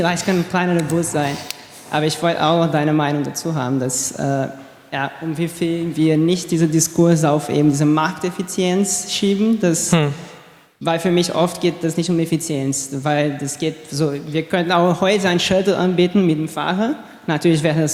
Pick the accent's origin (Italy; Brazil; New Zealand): Brazil; ich komme aus Brasilien und da haben wir sehr gut gesehen